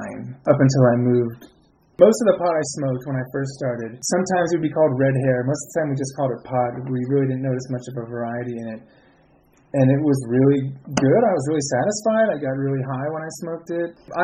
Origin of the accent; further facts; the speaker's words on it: East Coast, United States; I'm from the East Coast.